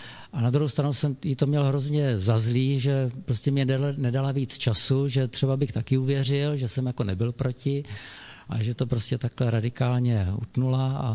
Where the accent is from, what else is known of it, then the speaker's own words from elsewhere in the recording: Brno, South Moravian Region, Czechia; A já jsem teda z Moravy, já jsem Brňák, a tam jsme jezdívali právě k těm Králicím za babičkou.